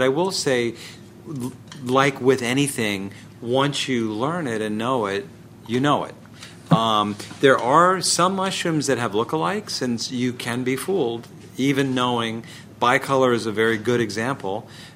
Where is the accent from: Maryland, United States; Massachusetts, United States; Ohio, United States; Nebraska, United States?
Maryland, United States; Fort Washington; I grew up in Fort Washington, which is an area actually where the settlers kind of first came to meet the Piscataway Indians.